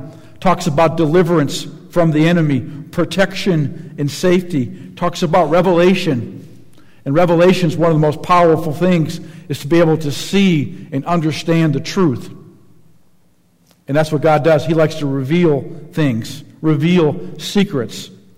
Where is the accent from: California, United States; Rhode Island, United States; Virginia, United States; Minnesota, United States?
Minnesota, United States; You know, I'm from Minnesota. Up in Minnesota, they have the Mall of America.